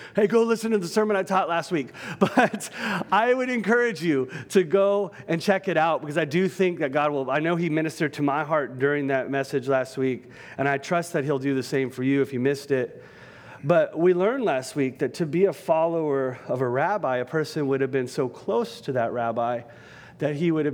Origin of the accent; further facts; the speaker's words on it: California, United States; I gotta remember, I can't offend every Californian, but I'm from California, so I can do that, right?